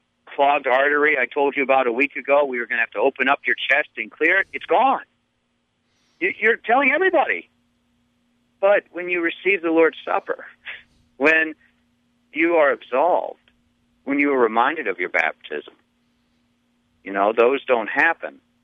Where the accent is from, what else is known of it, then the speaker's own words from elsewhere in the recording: the South, United States; well, I grew up in the South, and down there, the Lutheran minister is not Captain Popular.